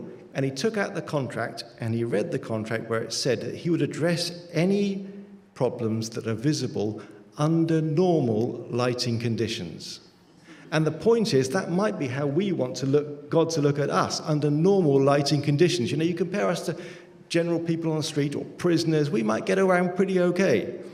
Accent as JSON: {"language": "English", "country": "United Kingdom", "said": "Not just Britain, Great Britain. Great Britain, very important."}